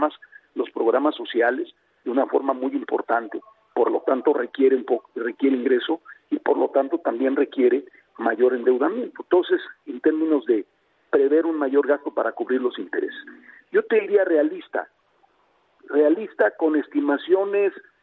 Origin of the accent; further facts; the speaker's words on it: Chiapas, Mexico; seguir trabajando por mi tierra, de Tapachula para acá, donde comienza el país